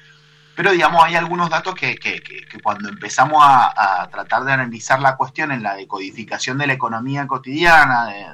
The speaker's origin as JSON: {"language": "Spanish", "country": "Argentina", "said": "en esta raza tan particular que somos los argentinos, ¿no? Esta raza forjada al calor de la crisis"}